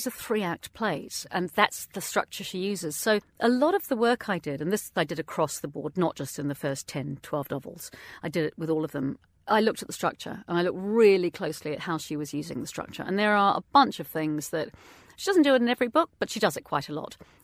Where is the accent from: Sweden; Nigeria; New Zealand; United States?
New Zealand; now in London, United Kingdom; I grew up in New Zealand and have been back. I was born in London, have been back here for over 33 years.